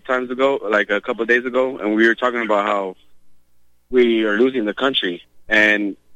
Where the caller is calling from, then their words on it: Texas, United States; I'm from Texas, so I live here in the States.